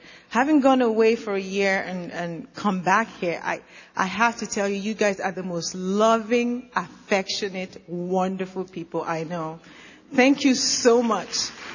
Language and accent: English; Nigeria; also born or lived in London; now in New York, United States; I've always lived in cities. You know, I grew up in Nigeria. I come from Nigeria, and I lived in the most rowdy city in Nigeria. Then I moved to London, and then I moved to New York.